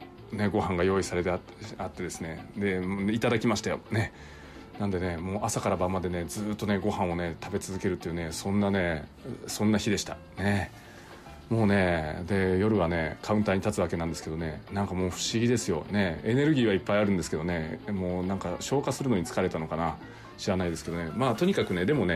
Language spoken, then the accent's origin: Japanese; Unzen, Nagasaki, Japan; 私のね出身のねこうね雲仙市国見町というとこね、イチゴ農家すごくたくさんいて